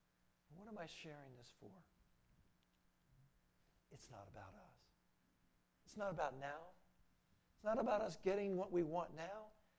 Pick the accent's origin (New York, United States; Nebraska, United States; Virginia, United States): Virginia, United States; moved away as an adult; also born or lived in Texas / Pennsylvania; now in Waretown, United States; I had no idea I would end up in New Jersey in Ware Town. When I think about it, it's like, wow. I was born in Texas, raised in Virginia, went to Pennsylvania, and here I am.